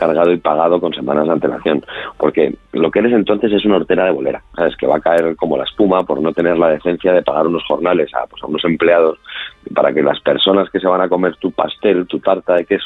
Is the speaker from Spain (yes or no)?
yes; Spain; Que para eso somos españoles.